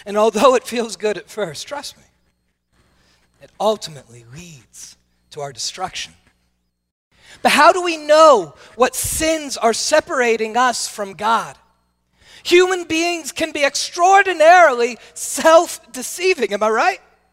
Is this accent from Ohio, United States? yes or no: no; New Jersey, United States; I am from New Jersey, and so my natural tone sounds angry